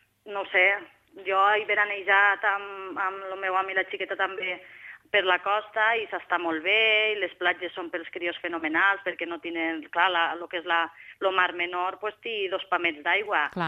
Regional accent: Catalonia, Spain; La gent és prou tancada amb el que ens passa a nosaltres, els que som de Catalunya

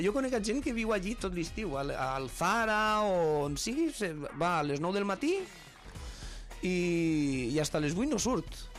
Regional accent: L'Hospitalet de l'Infant, Catalonia, Spain; jo sóc de l'Hospitalet, o sigui, jo visc a l'Hospitalet i estic aquí a la Mella

